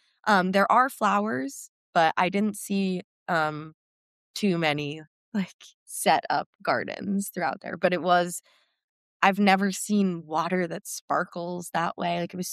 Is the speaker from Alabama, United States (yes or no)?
no; New York City, New York, United States; But again, I'm a New Yorker.